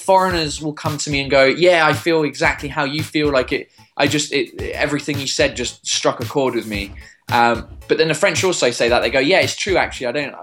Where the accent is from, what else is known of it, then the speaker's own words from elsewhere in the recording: England, United Kingdom; When I speak French with a French accent, so people don't believe me that I'm English.